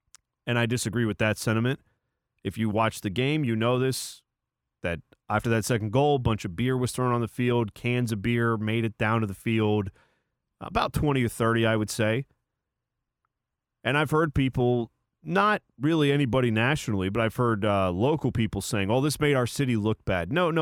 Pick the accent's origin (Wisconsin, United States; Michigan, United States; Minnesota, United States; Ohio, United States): Ohio, United States; This guy was born in Oregon. I was born in Ohio. Guess where we both live? Oregon and Ohio, the places we grew up.